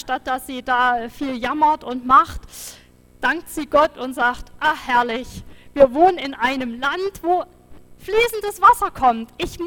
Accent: Saxony, Germany; zumindest war das bei uns im Erzgebirge so.

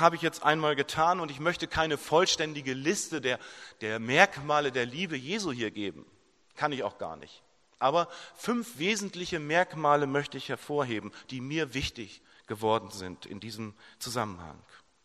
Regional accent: Verden an der Aller, Lower Saxony, Germany; es war ein Pferden an der Aller, da ist meine Heimat.

